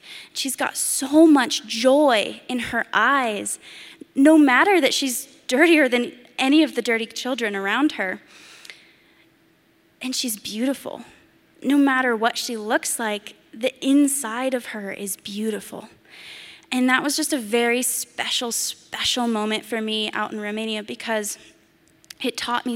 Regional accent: Laramie, Wyoming, United States; I am originally from Laramie, Wyoming.

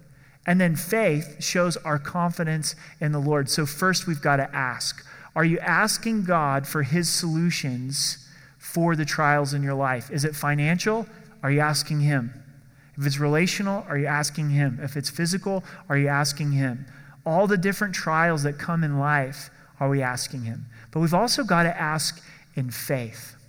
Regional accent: Oregon, United States; I grew up in Oregon, and the Oregon coast, there's some intense storms that come upon the Pacific in that area.

